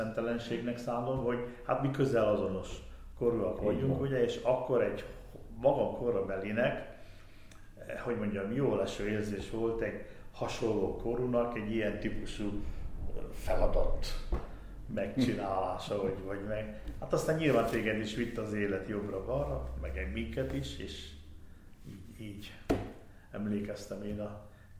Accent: Budapest, Hungary; born there; Én Budapesten születtem, a testvéreim azok mind más-más városban

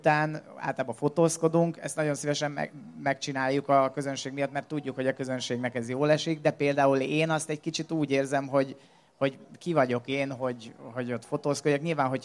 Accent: Monor, Pest, Hungary; also born or lived in Budapest; hogy monori vagyok, egy ilyen 15 évre felköltöztem Budapestre, amikor a főiskolát kezdtem, meg amikor a zenei karrier beindult, és aztán megismerkedtem a feleségemmel, és aztán visszaköltöztünk monóra

